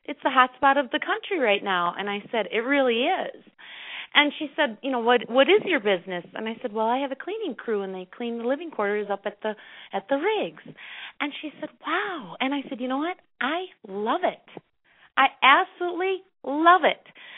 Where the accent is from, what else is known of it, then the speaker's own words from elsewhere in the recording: Minneapolis, Minnesota, United States; also born or lived in Colorado, United States; I'm from Minneapolis, and then I lived in Colorado.